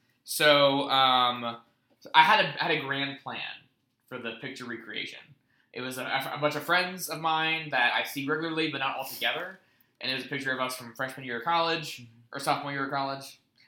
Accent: West Virginia, United States; If it helps, I'm from West Virginia.

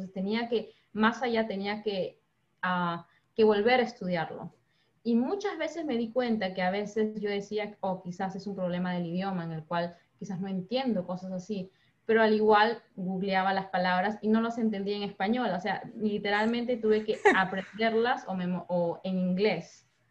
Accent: Peru; moved away as an adult; now in United States; toda mi historia se remontó en el año 2011 cuando yo soy originalmente de Perú. Entonces decidí venir a los Estados Unidos para aprender inglés

